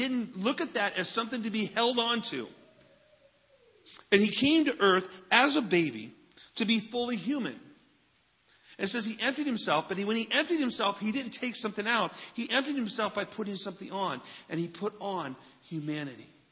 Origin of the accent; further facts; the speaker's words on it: Fort Wayne, Indiana, United States; my hometown of Fort Wayne is not really my hometown.